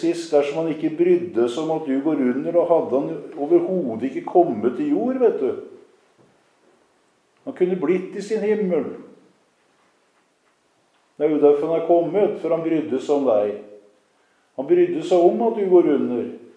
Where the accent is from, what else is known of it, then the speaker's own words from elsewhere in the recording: Kragerø, Telemark, Norway; Jeg kjente en gammel alkoholiker hjemme I Kragerø.